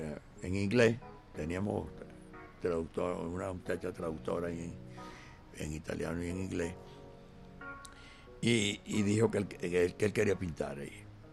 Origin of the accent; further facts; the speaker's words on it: Caripito, Monagas, Venezuela; en mi tierra, yo se lo llevé de regalo en el sector donde yo estuve de niño viviendo, en un sector de Caripito, bueno, de gente humilde, de gente que trabajaba en el petróleo allá, porque Caripito, mi pueblo, es una región petrolera